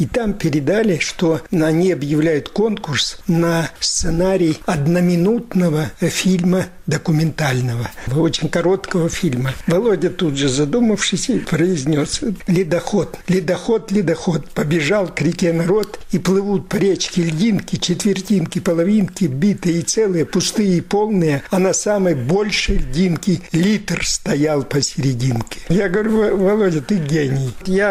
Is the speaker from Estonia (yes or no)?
no; Belarus; Я из Белоруссии.